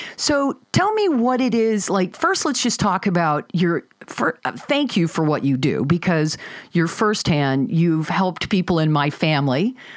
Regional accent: Michigan, United States; So I grew up in the Thumb, about 7 miles off of Lake Huron, in an extraordinary, cool, just awesome little rural town.

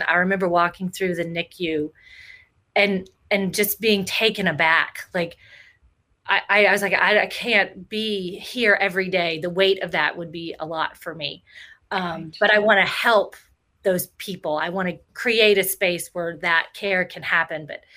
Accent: Louisiana, United States; So I grew up in South Louisiana, and I am the oldest of three kids.

